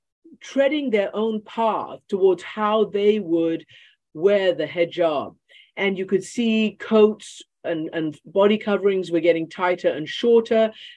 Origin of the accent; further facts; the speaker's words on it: Iran; moved away as an adult; I am half Iranian and I grew up in Iran and I spent essentially the first 20 years of my life in Iran with a little bit of going back and forth to the UK for boarding school.